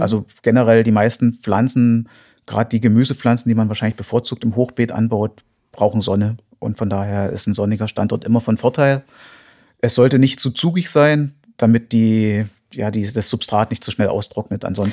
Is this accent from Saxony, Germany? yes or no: yes; Zittau, Saxony, Germany; born there; ich komme gebürtig aus Zittau, habe dann Biologie studiert an der Humboldt-Universität in Berlin